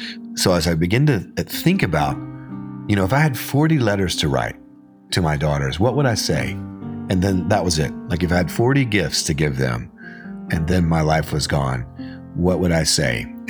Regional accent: Arkansas, United States; I was born in Arkansas, and I grew up hunting and fishing, and I had an older brother and played a lot of sports.

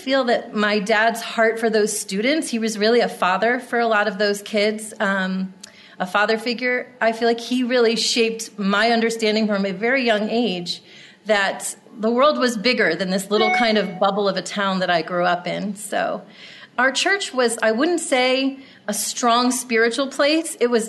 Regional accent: New Jersey, United States; Well, I grew up in New Jersey on the New Jersey shore.

